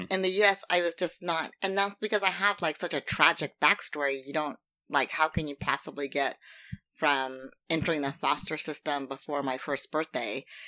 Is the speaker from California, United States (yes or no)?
yes; California, United States; Because I grew up in Silicon Valley.